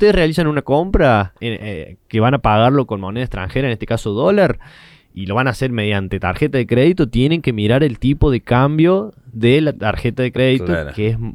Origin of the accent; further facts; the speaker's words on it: Argentina; nosotros como argentinos tengamos la posibilidad de adquirir productos del mundo